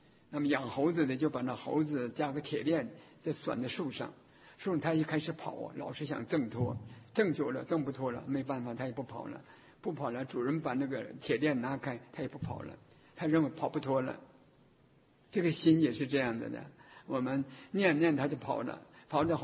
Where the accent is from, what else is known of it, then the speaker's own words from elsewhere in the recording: Northeast China, China; 这个在我的家乡啊，在东北，中国大陆的东北。